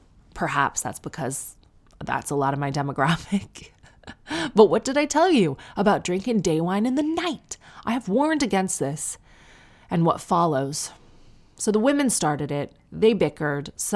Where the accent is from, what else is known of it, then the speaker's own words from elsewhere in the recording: Sarnia, Ontario, Canada; I'm from Sarnia, so don't worry.